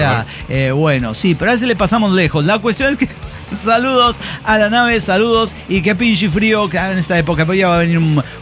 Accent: Durango, Mexico; Bueno, yo soy de Durán, York, o sea, de Durango, sí. Pero amo a esa conflictiva frontera.

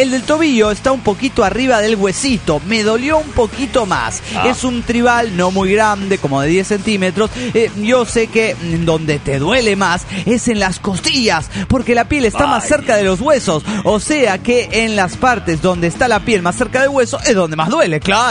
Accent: Tierra del Fuego, Argentina; de Tierra del Fuego, Argentina. Hola, gente.

